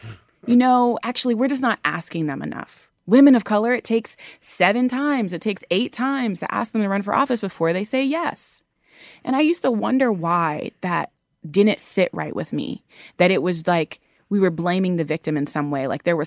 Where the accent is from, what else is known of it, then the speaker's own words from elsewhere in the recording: Columbus, Ohio, United States; And you know, I'm from Columbus, Ohio.